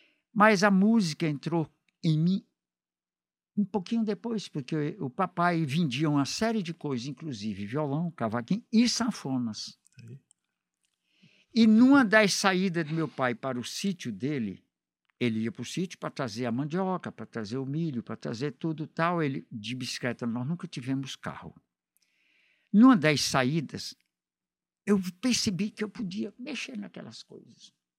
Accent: Piripiri, Piauí, Brazil; now in Fortaleza, Brazil; Eu sou de Piripiri e lá no Piauí eu já tinha atividade musical por acaso, claro.

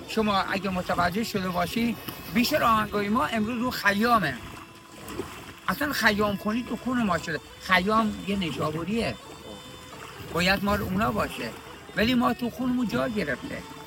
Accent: Bushehr, Iran; بچه بوشهرم، جای دنج آرومیه. این بلالی، بر آلی یا سزندون منطقه آرومیه، ما بوشهرها بهش عادت کردیم. من حدوداً 40 سال رو آب کار میکنم، 75 سالمه.

